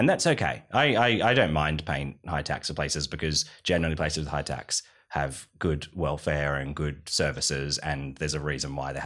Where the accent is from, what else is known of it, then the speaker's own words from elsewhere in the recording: Australia; because I'm Australian.